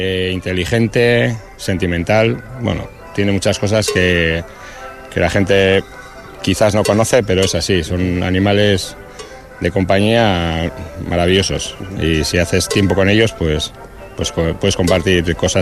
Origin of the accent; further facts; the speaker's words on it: Vitoriano, Basque Country, Spain; No, la de Zuya porque es la de mi pueblo. La de Vitoriano. Yo vengo de Vitoriano